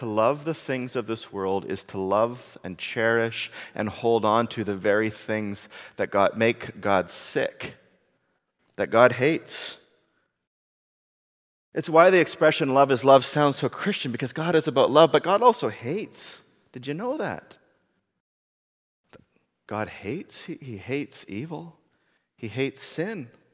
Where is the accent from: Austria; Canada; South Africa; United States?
Canada; And while our passport might say in the natural that we are Canadian